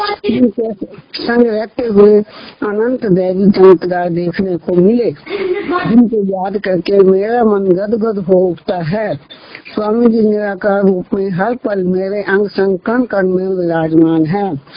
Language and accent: Hindi; Vishalpur, Punjab, India; born there; moved away as an adult; now in Kullu, India; मेरा जन्म विशालपुर पंजाब में हुआ। 1964 में कुल्लू में सरकारी नौकरी ज्वाइन की